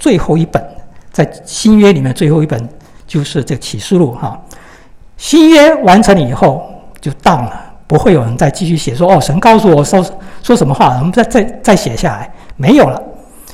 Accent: China; 弟兄姊妹啊，我们是中国人，在我小时候，我的一个印象就是说，这种

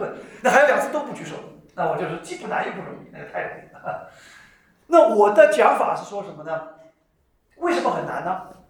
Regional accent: China; 我小的时候，我在中国大陆长大的

